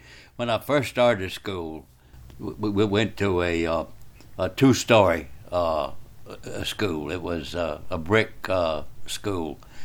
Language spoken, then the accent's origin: English; Pinehurst, Georgia, United States; In Dooley County, Pinehurst.